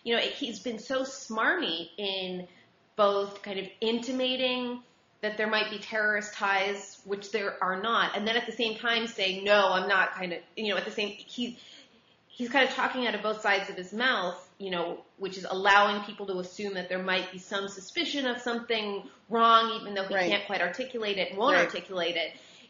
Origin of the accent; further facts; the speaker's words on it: United States; purports to represent me as an American Jew